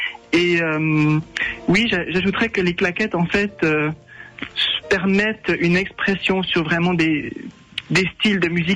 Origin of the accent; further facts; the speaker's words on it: Switzerland; Absolument, je viens moi-même de Suisse